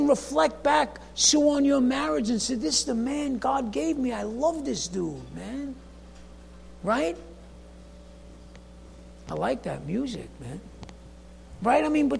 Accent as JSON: {"language": "English", "region": "New York", "country": "United States", "said": "No, Harlan's from Minnesota. I'm from New York."}